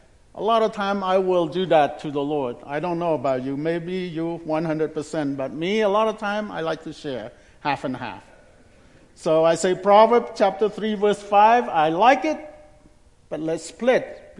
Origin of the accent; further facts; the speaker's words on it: Cambodia; English is a second language; That's all I want to do in Cambodia, in my home country. And because by the grace of God, he spared my life from the killing field in the 70s.